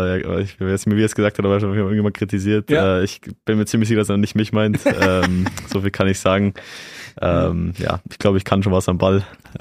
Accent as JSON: {"language": "German", "country": "Germany", "tie": "born there", "said": "Wir sind genau umgezogen, wo ich dann in Deutschland geboren wurde."}